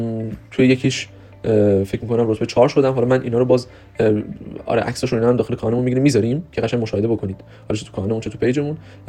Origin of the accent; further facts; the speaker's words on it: Sari, Mazandaran, Iran; born there; خب من متولد ساری هستم، متولد سال 76 در ساری